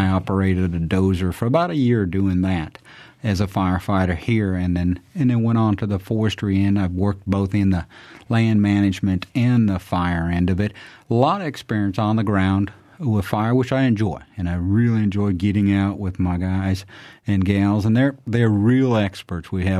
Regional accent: Minnesota, United States; I'm from Minnesota, and I started working in the West.

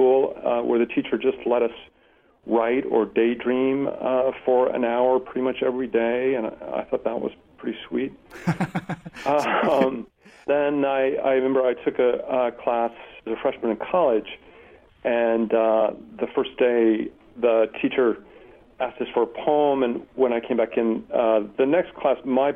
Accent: Lincoln, Nebraska, United States; I grew up in Lincoln, Nebraska, in a very working-class family.

